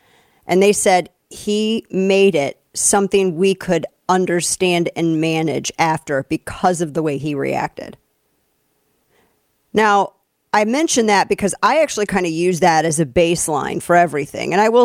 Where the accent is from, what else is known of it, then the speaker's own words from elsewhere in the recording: United States; I'm an American, though. I don't put anything past any government, not just my government.